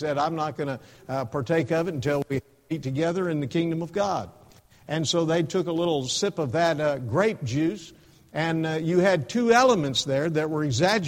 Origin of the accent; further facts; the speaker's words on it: North Miami, Florida, United States; now in Chattanooga, United States; I said, "North Miami." Amen. And I've been in Chattanooga for 26 years, and my blood has never thickened up.